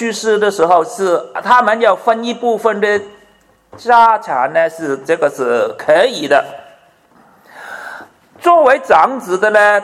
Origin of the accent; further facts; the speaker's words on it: Guangdong, China; 所以世界上有一句说话，就是我们广东人说